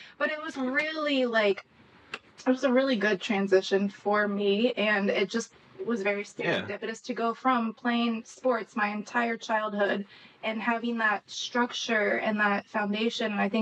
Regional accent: West Lafayette, Indiana, United States; But I come from Indiana. Like, my family, we go back to Indiana, which Sean likes to give me crap for.

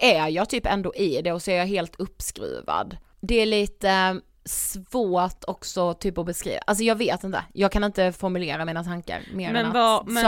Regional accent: Karlshamn, Blekinge, Sweden; Jag var hemma i Karlshamn.

